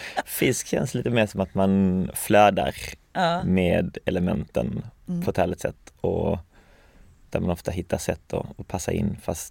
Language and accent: Swedish; Falsterbo, Skåne, Sweden; jag växte upp i Skåne Falsterbo, som ligger i sydvästra Skåne, precis vid vattnet där. Jättevackert.